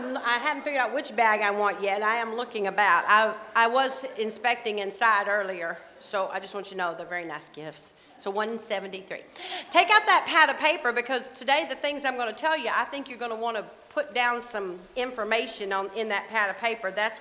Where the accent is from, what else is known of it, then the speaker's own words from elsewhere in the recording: Alabama, United States; now in Northern US; I'm always excited to go south. I'm from Alabama. I'm a missionary to the north, to those blank Yankees.